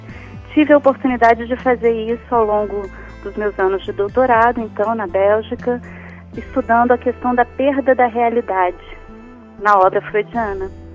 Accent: Brasília, Federal District, Brazil; born there; Eu nasci em Brasília, como você já disse, e fiz como graduação o curso de Psicologia

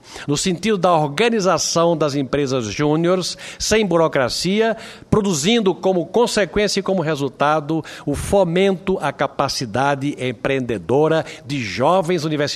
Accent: Brazil; estimular uma coisa como brasileiro e como patriota

